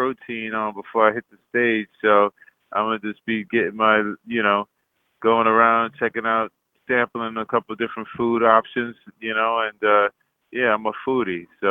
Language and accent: English; New York City, New York, United States; Well, I grew up in New York City, which is, you know, New York City is an eclectic city